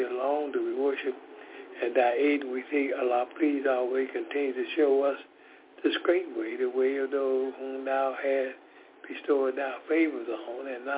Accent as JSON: {"language": "English", "town": "Decatur", "region": "Georgia", "country": "United States", "said": "I am from Decatur, Georgia."}